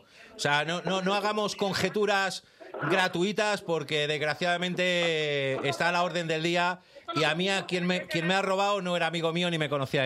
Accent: Madrid, Community of Madrid, Spain; soy de Caño Roto

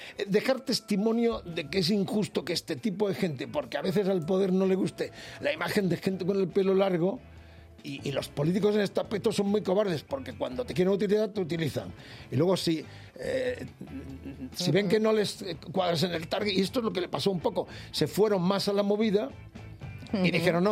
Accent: Madrid, Community of Madrid, Spain; Yo me crié en Ciudad Lineal, la calle General Aranaz.

